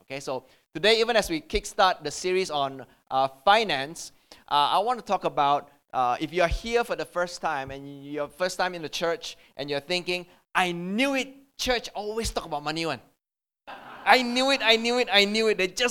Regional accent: Malaysia; he decided to host me and my friend for dinner, because we are from Malaysia as well.

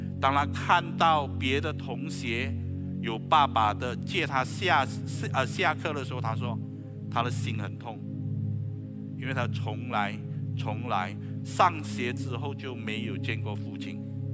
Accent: Malaysia; 我是从马来西亚来

